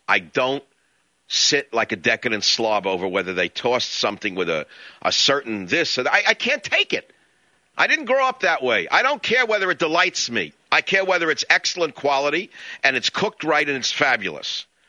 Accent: New York, United States; accent: New York; People said it could never be done. They said my accent was too New York.

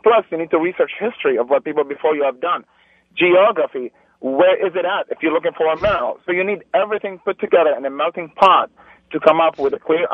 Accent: Beirut, Beirut Governorate, Lebanon; now in United States; I'm a Muslim, but I went to church for 16 years. I was raised in Beirut, and I immigrated over here.

